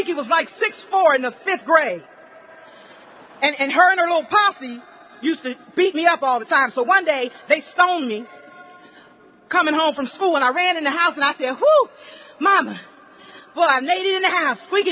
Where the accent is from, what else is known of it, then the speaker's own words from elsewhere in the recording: Greenville, South Carolina, United States; I'm from Greenville, South Carolina.